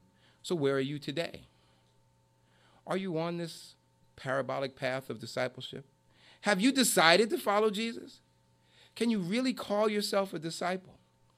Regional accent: New York, United States; So I was like, now I'm saying, did you hear that I'm from New York?

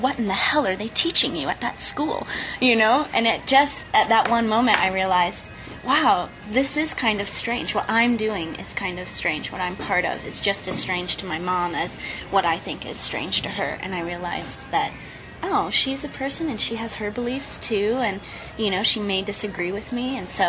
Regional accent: Aurora, Colorado, United States; we grew up in Aurora, which is just right outside of Denver, Colorado, and the neighborhood was pretty bad

